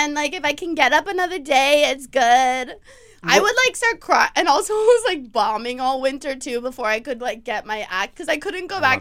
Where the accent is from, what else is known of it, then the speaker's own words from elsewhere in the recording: California, United States; So I grew up in Orange County at the beach. I was like a competitive surfer.